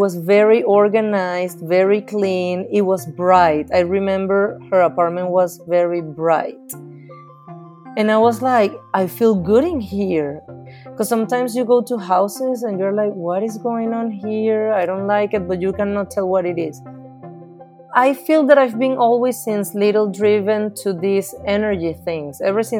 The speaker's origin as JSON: {"language": "English", "country": "Venezuela", "also_born_or_lived": "Texas", "moved": "yes", "lives_now": "Kuala Lumpur, Malaysia", "said": "I'm living in Kuala Lumpur, Malaysia, but I am from Venezuela. I used to live in Texas before."}